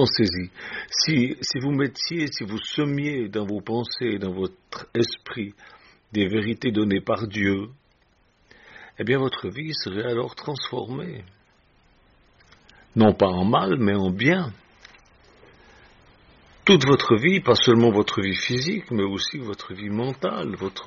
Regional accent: Switzerland; quand j'étais petit, vous savez, en Suisse, on a une croyance

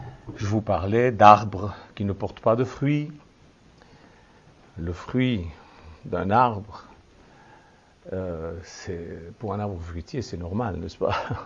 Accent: Switzerland; Mais nous, chez nous, en Suisse, on a un autre mot

